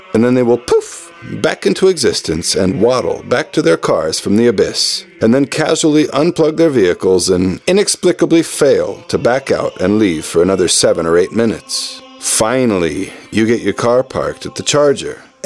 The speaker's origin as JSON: {"language": "English", "country": "United States", "tie": "born or raised there", "said": "This is definitely a bigger deal in Norway than it was for me growing up in the America states."}